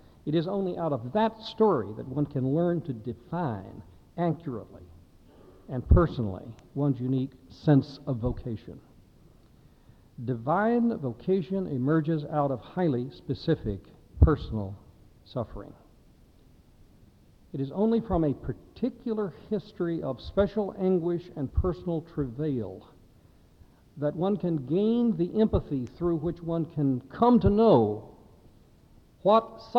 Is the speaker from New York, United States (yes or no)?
no; Altus, Oklahoma, United States; now in Wake Forest, United States; It's much like the 8,000 population town that I grew up in Altus, Oklahoma, only 12 miles from the Texas border, just north of Vernon